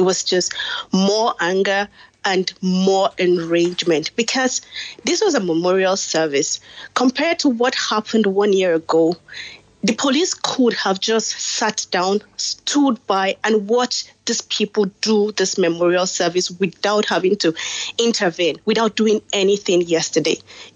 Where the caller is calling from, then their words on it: Nigeria; As a Nigerian living in diaspora